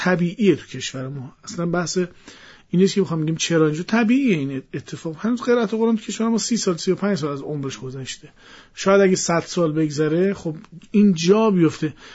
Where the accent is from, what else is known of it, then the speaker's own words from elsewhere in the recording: Iran; تو کشور ما ایرانی هستیم